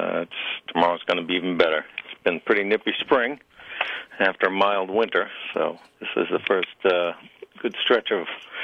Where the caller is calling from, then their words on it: West Bridgewater, Massachusetts, United States; West Bridgewater, Massachusetts. It's about 30 miles south of Boston.